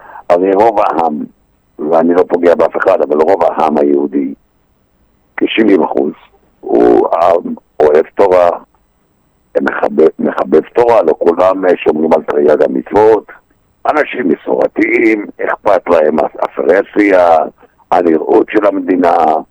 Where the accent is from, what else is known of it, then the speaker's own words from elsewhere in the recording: Jerusalem, Jerusalem District, Israel; now in Bnei Brak, Israel; אני משפחה ירושלמית שורשית, שמתגורר באופן זמני בבני ברק 45 שנה.